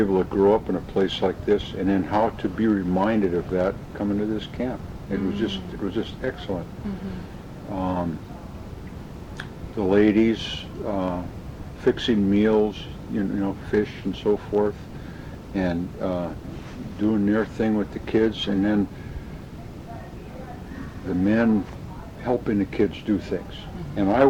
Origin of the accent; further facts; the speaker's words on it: Kodiak, Alaska, United States; It reminded me of the years when I was growing up in Kodiak before I was married or anything.